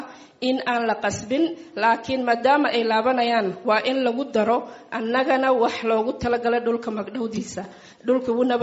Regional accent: Dadaab, Garissa County, Kenya; aniga waxaan ka soo jeedaa degmada Dadaab.

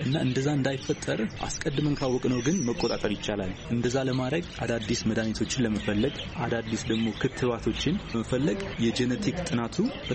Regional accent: Debre Tabor, Amhara, Ethiopia; ተወልጄ ያደግኩት በጎንደር አካባቢ ደብረ ታቦር በሚባል ከተማ ነው።

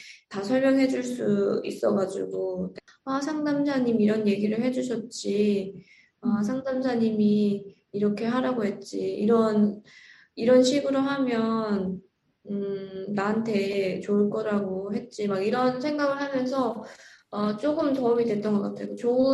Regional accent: North Korea; now in United States; 그때 당시 제가 고등학교 북한에서 온 지는 얼마 안 됐고

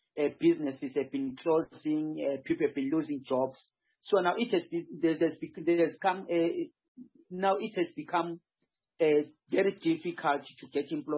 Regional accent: South Africa; We are not working. We are South African.

